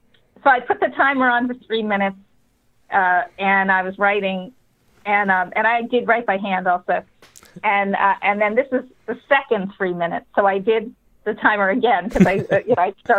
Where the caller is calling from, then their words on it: Bear Island, New Hampshire, United States; I am on Bear Island on Lake Winnipesaukee.